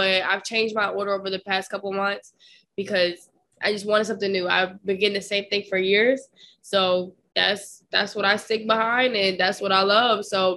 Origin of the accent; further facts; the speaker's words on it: Maryland, United States; Maryland.